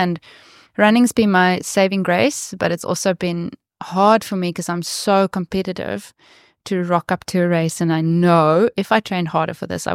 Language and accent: English; South Africa; I think as a South African, we always picture New Zealand being sport, like sport mania.